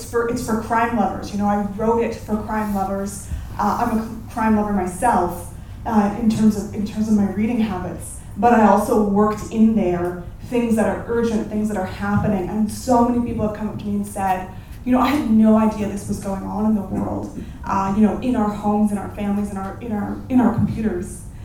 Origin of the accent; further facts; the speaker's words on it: Canada; now in Australia; I'm originally from Canada, but I moved to Australia when I was writing that book.